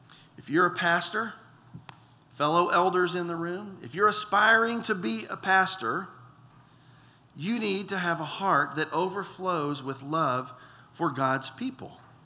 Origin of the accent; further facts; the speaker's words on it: Deep South, United States; I grew up in the Deep South